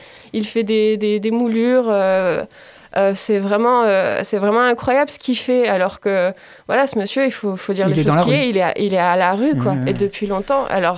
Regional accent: Montpellier, Occitanie, France; moved away as an adult; sur Montpellier. J'ai grandi ici, quand même.

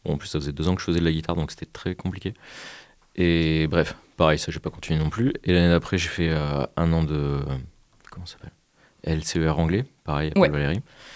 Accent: Auvergne-Rhône-Alpes, France; now in Montpellier, France; Mais ouais, non, c'est moi d'Ardèche.

